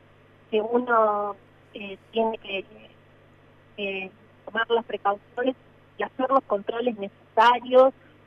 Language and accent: Spanish; Santa Fe, Argentina; Justo, que es Santa Fe, que es mi ciudad natal, donde vive mi mamá